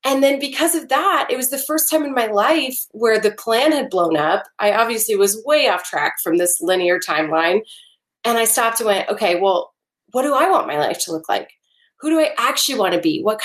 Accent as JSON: {"language": "English", "region": "Midwest", "country": "United States", "tie": "born or raised there", "said": "especially just growing up in the Midwest."}